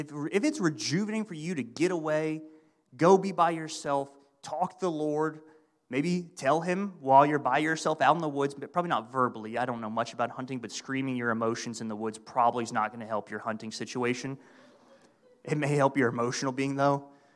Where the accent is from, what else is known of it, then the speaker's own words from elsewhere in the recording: Florida, United States; now in Georgia, United States; I grew up in Northeast Florida. We went fishing. We didn't hunt.